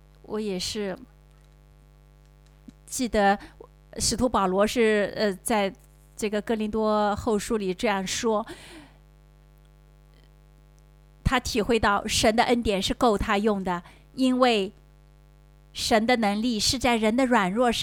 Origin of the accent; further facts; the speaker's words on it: China; 我是一个中国人